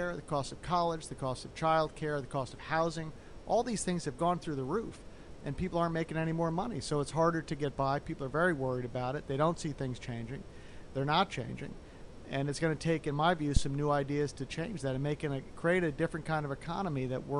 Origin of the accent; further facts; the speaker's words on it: Providence, Rhode Island, United States; I grew up here in Providence and helped to start City Year